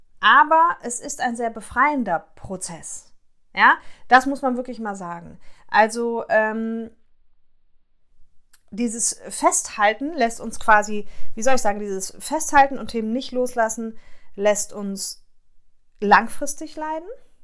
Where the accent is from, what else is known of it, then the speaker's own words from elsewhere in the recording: Aachen, North Rhine-Westphalia, Germany; moved away; Und da habe ich meine Heimat losgelassen in Aachen.